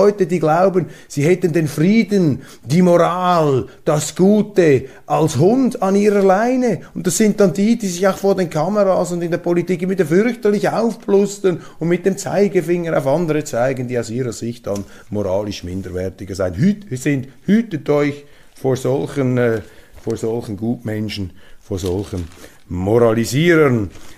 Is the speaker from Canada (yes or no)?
no; Switzerland; Diese Belehrungen aus Deutschland, und das sage ich als 25% Deutscher, die verbieten wir uns als Schweizer.